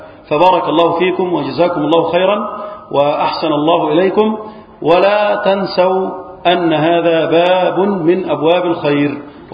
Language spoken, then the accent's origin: Arabic; Egypt; احفظ بلدنا مصر من الفتن، احفظ بلدنا مصر وسائر بلاد المسلمين